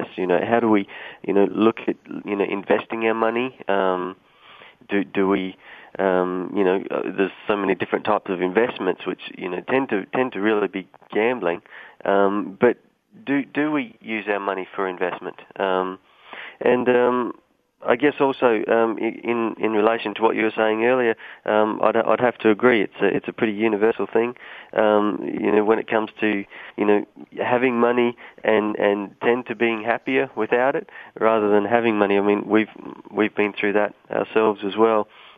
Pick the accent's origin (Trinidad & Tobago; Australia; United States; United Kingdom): Australia; I'm actually calling from California, but I'm just visiting from Australia, actually.